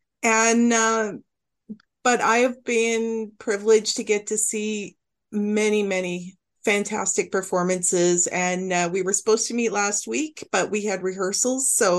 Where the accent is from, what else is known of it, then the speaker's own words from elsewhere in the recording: Alberta, Canada; Currently, I'm in Southern Ontario, and I was born and raised out in Alberta, so I'm going back there to be closer to family